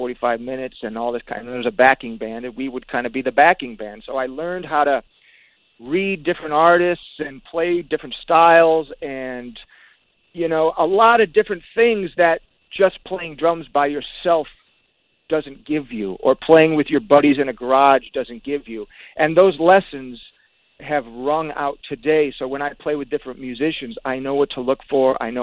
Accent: Detroit, Michigan, United States; I'm from Detroit. I started playing. My dad is a musician, and I started very early playing in his band.

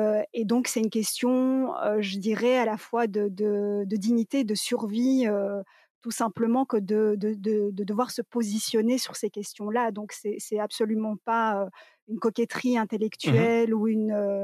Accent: Brussels, Belgium; born there; je suis également bruxelloise de naissance

